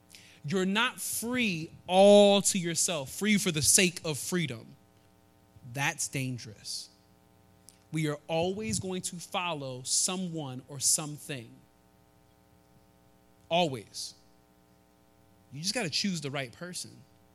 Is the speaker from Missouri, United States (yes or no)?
no; Philadelphia, Pennsylvania, United States; Remember that whole thing I told you about, I'm from Philly. Well, these are the friends from Philly and from Jersey, some of them from Florida. And when I'm talking to them, I sound different.